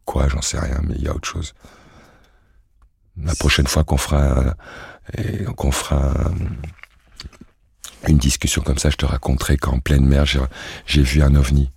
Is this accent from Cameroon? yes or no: yes; Cameroon; un Sedanais d'origine belge. Mon arrière-grand-mère était belge. Donc je suis né, puis j'ai grandi au Cameroun. Je suis donc entre les deux, café au lait, parfois plus café, parfois plus lait, souvent les deux, parfois ni l'un ni l'autre.